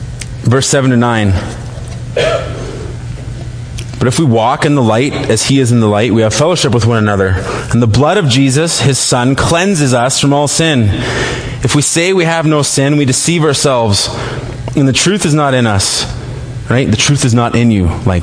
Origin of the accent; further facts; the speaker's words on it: Manitoba, Canada; we grew up in a traveling family. Growing up in Manitoba, I had a ton of, well, all of my mom's side was in Montana and Idaho